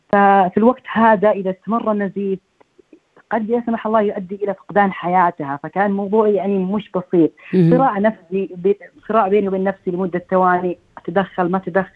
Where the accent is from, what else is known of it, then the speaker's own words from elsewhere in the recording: Riyadh, Riyadh Province, Saudi Arabia; now in Australia; أنا من مدينة الرياض، جيت أستراليا عام 2017 تقريبا في نهاية 2017، بديت تمريض في 2018.